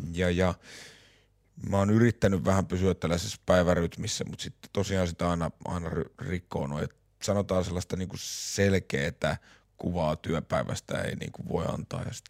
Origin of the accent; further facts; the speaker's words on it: Lahti, Päijät-Häme, Finland; kun itse olen Lahdesta ja näin edespäin